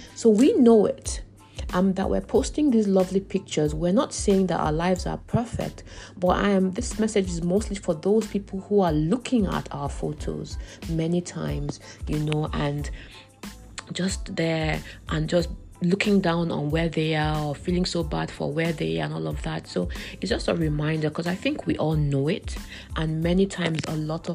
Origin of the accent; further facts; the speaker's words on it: Nigeria; As my Nigerian people will say, have a lovely, happy weekend in advance.